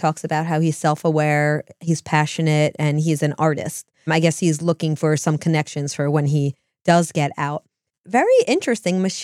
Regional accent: New Jersey, United States; Which is interesting because we're from New Jersey.

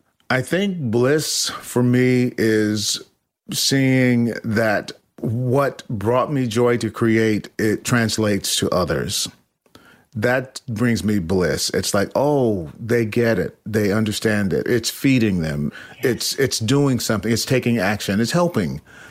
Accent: Nashville, Tennessee, United States; The other one is from Memphis, which I took on Memphis, even though I'm from Nashville.

